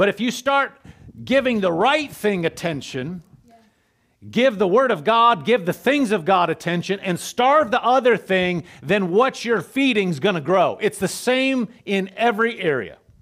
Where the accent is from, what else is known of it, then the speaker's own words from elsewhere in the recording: Nebraska, United States; I'm not a farmer, even though I'm from Nebraska. Not everybody in Nebraska is a farmer. I lived in the city